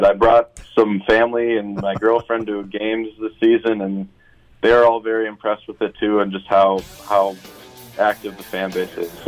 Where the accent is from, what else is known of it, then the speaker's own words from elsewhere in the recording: Minnesota, United States; I went to Michigan State and then but I'm from Minnesota, lived there my whole life.